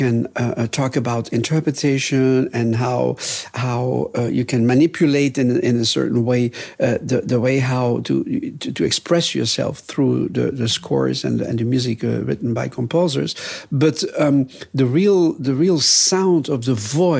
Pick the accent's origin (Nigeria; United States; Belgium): Belgium; I'm from Belgium. I'm a composer and a conductor.